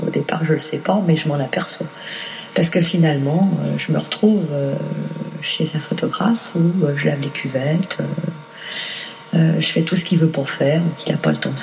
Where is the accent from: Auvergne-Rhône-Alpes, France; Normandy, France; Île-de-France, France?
Île-de-France, France; Paris; born there; Donc je suis née dans le Faubourg Saint-Denis, tu vois le style.